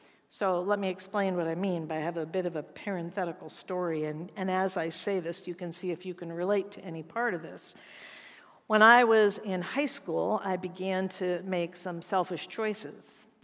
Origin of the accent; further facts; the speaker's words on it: California, United States; I grew up in the Covenant Church, which I know isn't necessarily a common thing these days, but I actually did grow up in a Covenant Church in California.